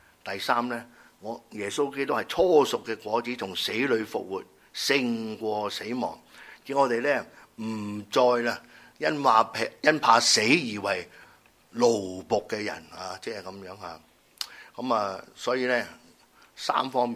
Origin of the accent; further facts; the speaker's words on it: Guangdong, China; 我哋广东人咧有一句说话，唔理三七廿一